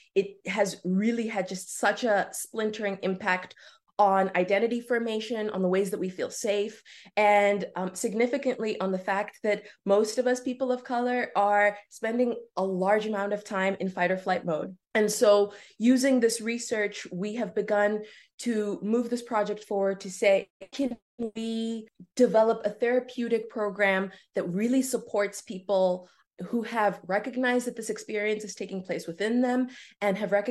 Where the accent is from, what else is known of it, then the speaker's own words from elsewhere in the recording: South Africa; I was born and raised in South Africa by two freedom fighters